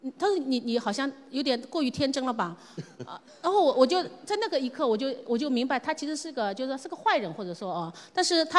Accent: Chifeng, Inner Mongolia, China; 我老家是内蒙古赤峰，

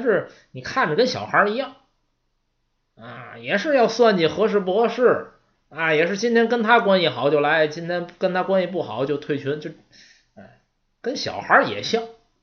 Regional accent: China; 但是有的时候你毕竟咱是中国人呢

